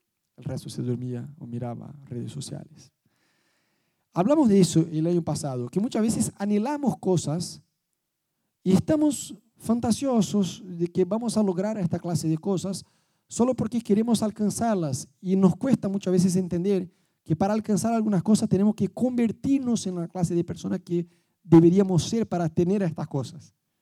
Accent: Brazil; Spanish is a second language; moved away; nosotros vivíamos en Brasil, ya sé que los que nos visitan no se dieron cuenta que yo soy brasileño porque hablo español bastante bien. Yo vivía en Brasil

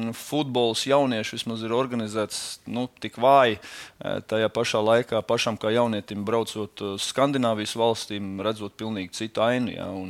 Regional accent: Limbaži, Limbaži Municipality, Latvia; es jau esmu no Limbažiem, bet es braukāju uz Rīgu spēlēt.

